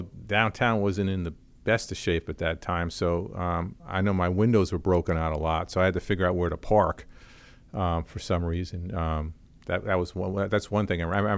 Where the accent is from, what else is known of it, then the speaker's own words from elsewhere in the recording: Yorktown Heights, New York, United States; I'm from the Westchester County, New York area, suburb of New York.